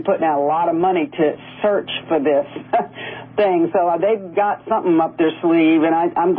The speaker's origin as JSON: {"language": "English", "region": "Louisiana", "country": "United States", "tie": "born or raised there", "said": "They've got a search down in my hometown in Louisiana at LSU."}